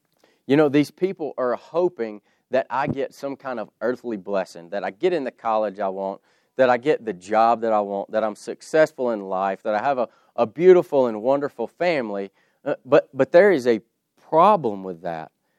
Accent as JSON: {"language": "English", "region": "Louisiana", "country": "United States", "said": "being from the Bible Belt, I'm from Louisiana, if y'all didn't know"}